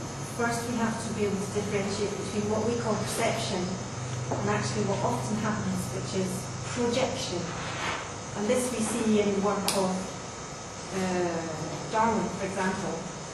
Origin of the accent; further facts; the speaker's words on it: Scotland, United Kingdom; Oh, I'm Scottish, I can't be polite.